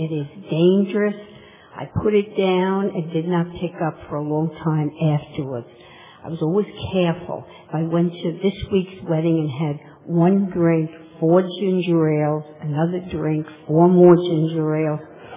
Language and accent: English; Brooklyn, New York, United States; I'm from Brooklyn.